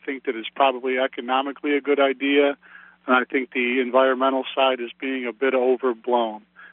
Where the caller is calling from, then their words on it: Waterford, New York, United States; I'm calling from Waterford.